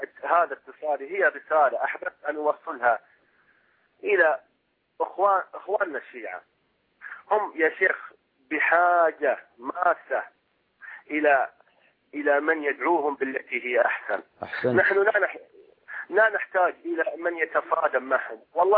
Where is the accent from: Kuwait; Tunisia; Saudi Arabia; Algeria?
Saudi Arabia; Qatif, Eastern Province; أخوكم من القطيف.